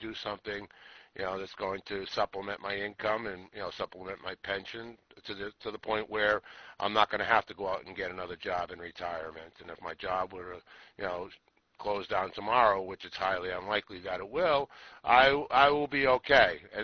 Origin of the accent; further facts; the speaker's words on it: New Jersey, United States; I'm from New Jersey.